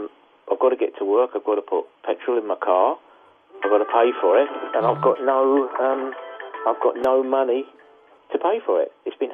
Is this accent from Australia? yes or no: no; United Kingdom; I mean, we're British. We're sort of just stiff upper lip.